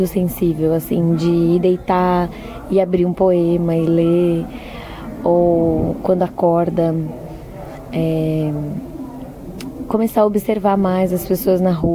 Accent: São Paulo, Brazil; now in Recife, Brazil; Eu trabalho aqui em Recife já há 4 anos. Na verdade, eu estou morando aqui há 4 anos. Sou de São Paulo. Lá eu fiz terapia ocupacional. E quis mudar pra cá, pra Recife, pra viver mais feliz, né?

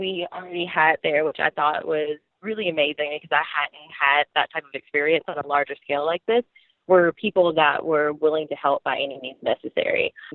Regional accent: Mobile, Alabama, United States; I'm from Mobile, Alabama

